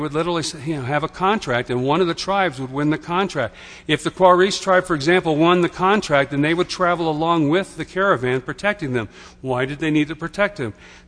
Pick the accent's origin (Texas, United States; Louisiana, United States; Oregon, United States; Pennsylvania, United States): Texas, United States; I was born in Texas. I grew up hearing about the Battle of the Alamo, and we wore that on our sleeves. That was a part of our consciousness of what it meant to be Texan.